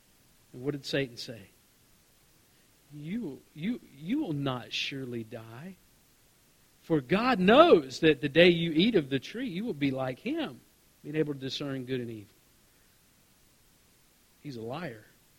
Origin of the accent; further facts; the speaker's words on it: Mississippi, United States; And I know I grew up in Mississippi, okay? We lived in a trailer, and we parked it behind the house. So you can just imagine what that looked like in rural Mississippi.